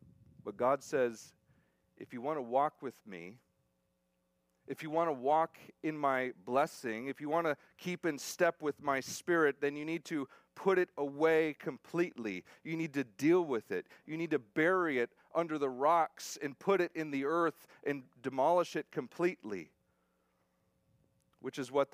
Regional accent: Estacada, Oregon, United States; I'm from Estacada, I can say that.

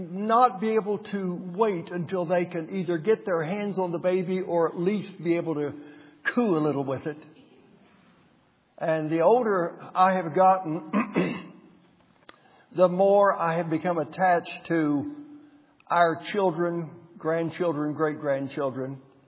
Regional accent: West Virginia, United States; I had driven all the way back to my home state of West Virginia.

